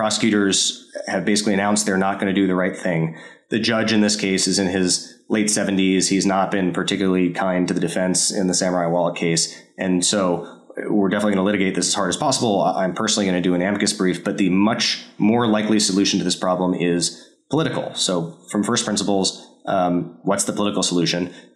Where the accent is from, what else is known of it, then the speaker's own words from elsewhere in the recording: Maryland, United States; I grew up in Maryland.